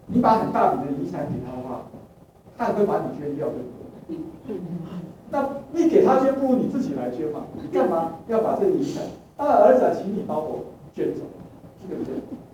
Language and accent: Chinese; China; 我们中国人呢非常好学习，我们说学而无止境